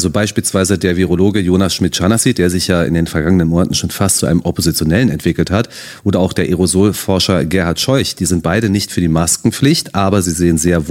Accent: Berlin, Germany; Ich beispielsweise bin Berliner

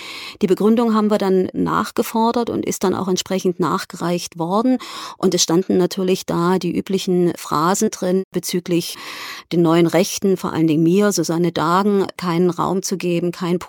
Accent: East Germany, Germany; born there; ich bin in der DDR geboren.

